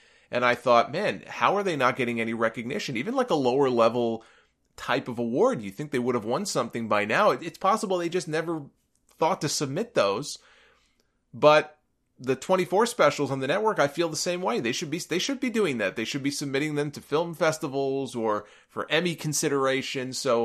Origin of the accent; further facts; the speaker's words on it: Northeast, United States; But I'm a Northeast guy. I was born in the Northeast. I still live in the Northeast.